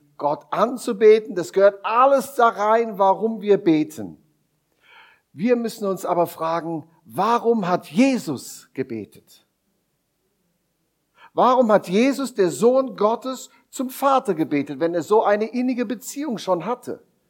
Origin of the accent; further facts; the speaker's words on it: Germany; now in Morgarten, Switzerland; mit meiner Familie und einer lieben Frau, eine Bernerin, das ist ja auch schon international, ich als Deutscher und unsere drei Kinder.